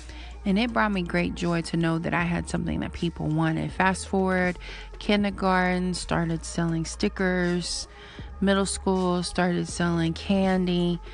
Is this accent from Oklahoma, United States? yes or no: yes; Oklahoma, United States; also born or lived in California; I live in Oklahoma. I was born in California. I'm a Cali-Oki. So my parents moved here, I want to say when I was about 8 years old.